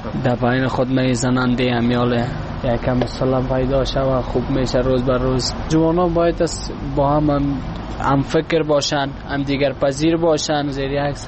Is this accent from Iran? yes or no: no; Afghanistan; هرچی باشه همشه کل ما افغان هستیم